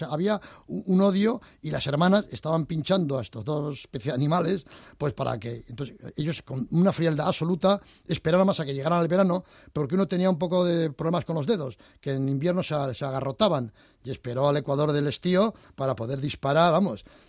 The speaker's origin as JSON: {"language": "Spanish", "town": "Pamplona", "region": "Navarre", "country": "Spain", "tie": "born or raised there", "said": "Yo soy de Pamplona."}